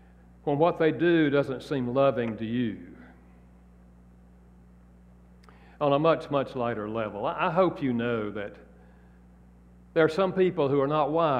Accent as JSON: {"language": "English", "region": "the South", "country": "United States", "said": "I'm from the South. I'm at a Southern Baptist church, you know."}